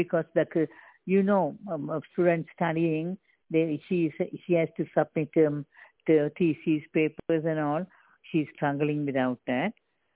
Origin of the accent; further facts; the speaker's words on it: India; I am also from India.